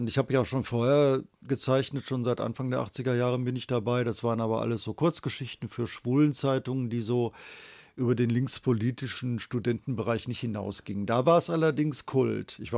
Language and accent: German; North Rhine-Westphalia, Germany; Ich bin im Westfalenlande aufgewachsen, im katholischen Westfalen auf dem Acker